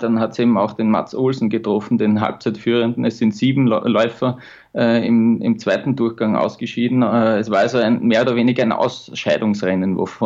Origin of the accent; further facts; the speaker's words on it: Austria; und das sage ich auch als Österreicher